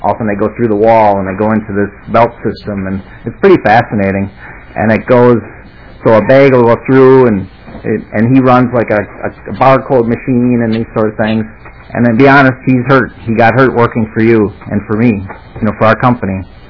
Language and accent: English; Minnesota, United States; I'm disappointed as a Minnesotan that, you know, that Minnesota isn't on the top of this deal.